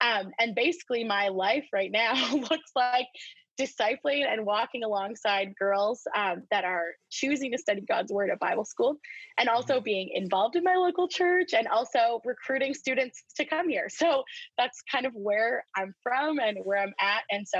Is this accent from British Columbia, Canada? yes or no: yes; Whistler, British Columbia, Canada; also born or lived in Vernon; just like Dan said, and I grew up in Whistler. And then when I was in high school, we moved to Vernon, which is up in the Okanagan by Kelowna.